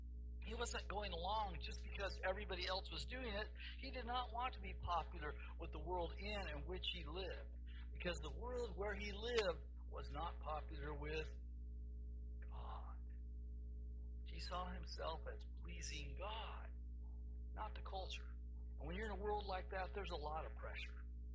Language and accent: English; the South, United States; When I was growing up in the South